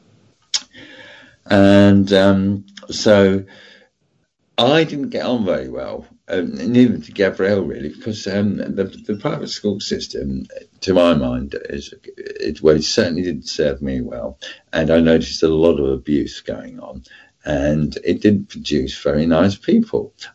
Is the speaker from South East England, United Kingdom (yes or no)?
yes; Weybridge, South East England, United Kingdom; also born or lived in London; I was born in St. Thomas's, actually. And we lived in Chelsea for a while, and then my mum got tired of the city, said I want to go out to find the country.